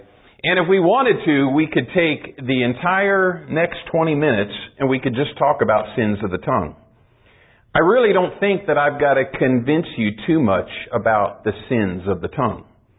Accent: Arizona, United States; You know, I came from Arizona and I basically grew up, I basically grew up suburban, you know.

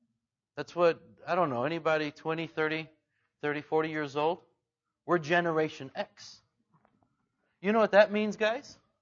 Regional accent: Mexico; obviously, you all know I grew up in Mexico, and so it's a double blessing for me.

